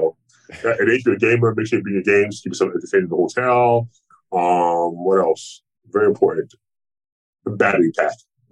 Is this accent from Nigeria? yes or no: yes; Lagos, Nigeria; although I'm from Lagos, I'm not a fan of Lagos.